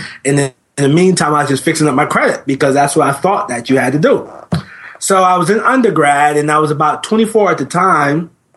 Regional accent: New Jersey, United States; I was born and raised in New Jersey. And a few years ago, when I was 19, I'm 31 now

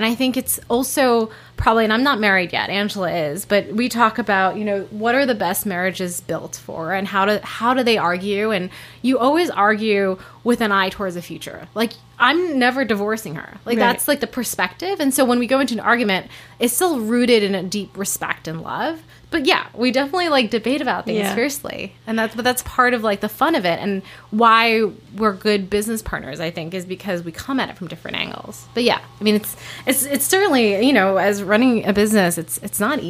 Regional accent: New Jersey, United States; come from a family who came here in the 70s. I was born in the 80s. And we were an immigrant family growing up in New Jersey.

